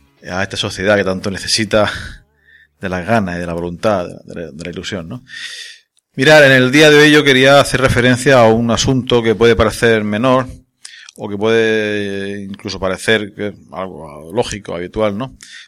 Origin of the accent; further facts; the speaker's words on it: Region of Murcia, Spain; nada tiene que ver con nuestra actitud como murcianos